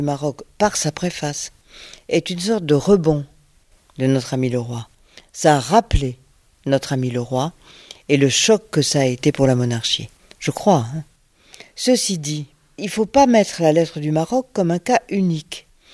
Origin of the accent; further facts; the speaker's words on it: France; Je suis française, je ne renie pas mon identité, mais je voudrais qu'on me donne la nationalité marocaine.